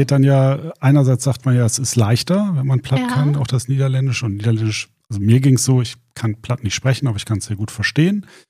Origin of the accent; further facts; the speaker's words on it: Bad Bentheim, Lower Saxony, Germany; Also ich bin selber ja auch in Bentheim geboren und aufgewachsen.